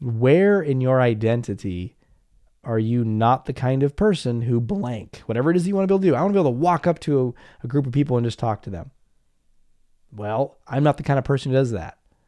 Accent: United States; even I grew up in the United States, even in the US.

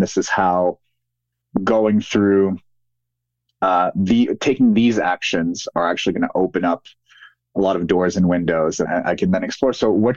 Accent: Montreal, Quebec, Canada; Well, I am French-Canadian by birth, so I grew up around Montreal.

